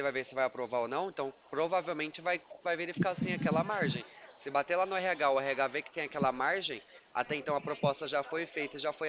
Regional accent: São Paulo, Brazil; Não, eu sou do estado de São Paulo, aqui da capital mesmo.

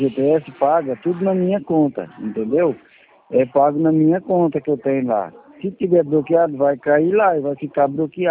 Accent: Mato Grosso do Sul, Brazil; aqui em Campo Grande. Eu sou do Mato Grosso do Sul.

